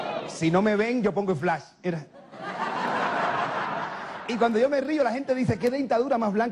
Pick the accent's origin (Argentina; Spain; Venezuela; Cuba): Cuba; Pero yo vengo de Cuba, una islita del tercer mundo